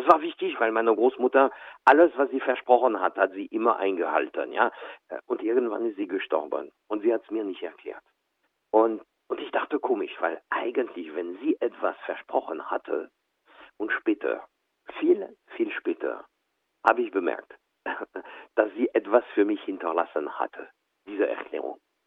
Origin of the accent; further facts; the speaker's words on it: France; Und ich als Franzose und Deutscher, weil ich bin, wie du gesagt hast, mittlerweile beides, aber ich genieße beide Seiten.